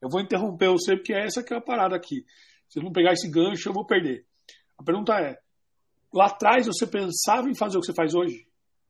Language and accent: Portuguese; São Paulo, Brazil; mano, eu não sou do Campo Limpo de origem, eu sou pirituano.